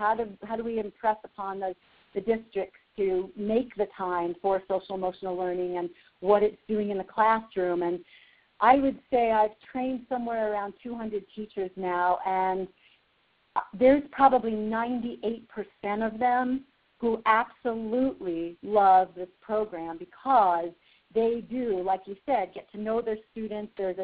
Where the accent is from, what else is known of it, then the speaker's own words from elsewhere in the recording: Fort Collins, Colorado, United States; So I'm from Fort Collins, Colorado, and I met Kay about 8 years ago